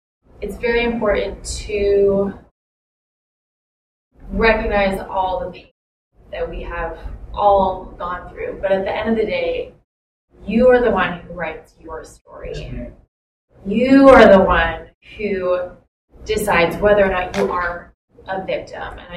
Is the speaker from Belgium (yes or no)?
no; India; moved away as an adult; now in New York, United States; I was born and brought up in India.